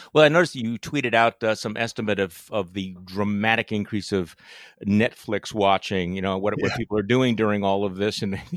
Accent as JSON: {"language": "English", "region": "Wisconsin", "country": "United States", "said": "See, this shows that I'm from Wisconsin as opposed."}